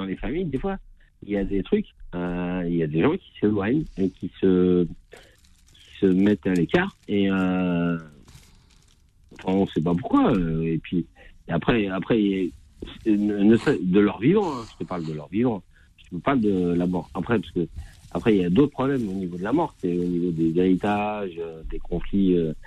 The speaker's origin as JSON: {"language": "French", "country": "Algeria", "said": "malgré que je suis kabyle, hein, je parle pas arabe, hein, mais."}